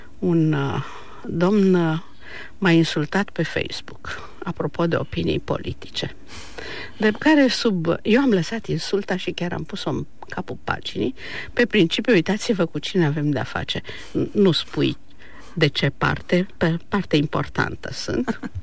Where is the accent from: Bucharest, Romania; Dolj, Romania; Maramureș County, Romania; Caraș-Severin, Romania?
Bucharest, Romania; also born or lived in Roman; Drept care m-am născut în Roman.